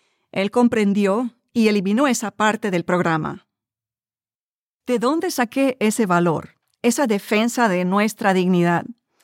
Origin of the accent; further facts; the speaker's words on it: Panama; Durante mi carrera en la televisión como presentadora en mi país, Panamá, aprendí a mostrar la mejor cara al público